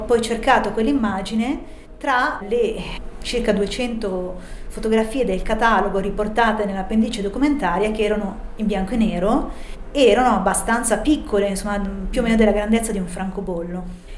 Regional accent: Lombardy, Italy; io sono partita da una piccola biblioteca che era quella del mio paese di origine, in Oltrepò Pavese, una biblioteca di provincia

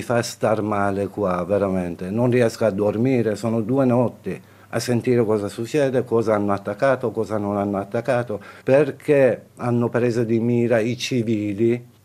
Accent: Tehran, Tehran Province, Iran; Italian is a second language; also born or lived in Italy; now in Switzerland; Sono nativo di Teheran, a 190 km dal Mar Caspian.

